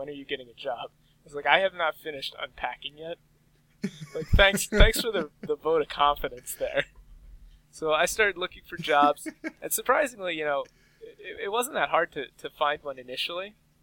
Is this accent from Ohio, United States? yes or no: yes; Ohio, United States; hey, I'm from Ohio